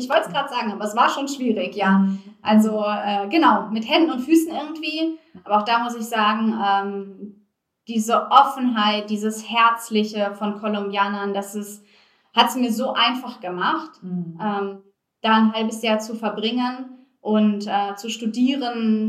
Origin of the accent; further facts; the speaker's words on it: Goch, North Rhine-Westphalia, Germany; Ich komme aus Goch.